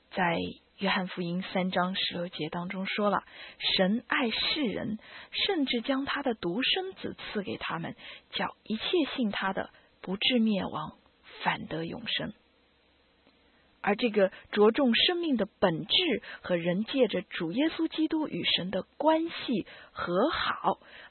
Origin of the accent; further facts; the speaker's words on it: China; 我们中国人呢最不喜欢谈了。我们中国人忌讳谈死亡这个话题。